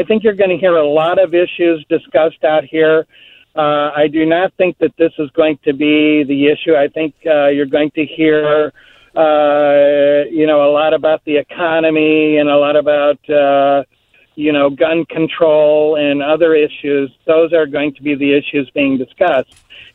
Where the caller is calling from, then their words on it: Palm Springs, California, United States; Palm Springs.